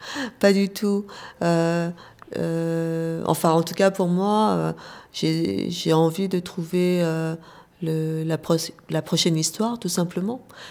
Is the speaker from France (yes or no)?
yes; France; Oui, je suis française. Mais d'origine coréenne.